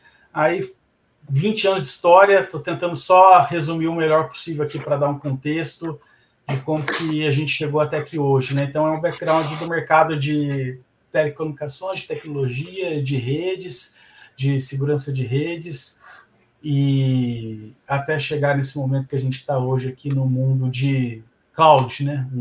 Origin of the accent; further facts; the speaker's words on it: Santa Rita do Sapucaí, Minas Gerais, Brazil; eu sou mineiro, natural de Santa Rita do Sapucaí, no sul de Minas Gerais. Para quem conhece ou para quem tem uma vaga ideia, está ali entre Pouso Alegre e Itajubá.